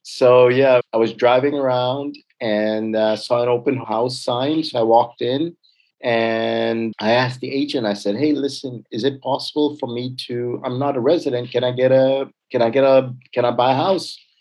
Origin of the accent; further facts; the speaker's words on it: Tanzania; English is a second language; moved away as an adult; also born or lived in India; I was born in India, was fortunate enough to grow up in East Africa, surrounded by just some amazing friends and, you know, just a huge international community in East Africa and Tanzania.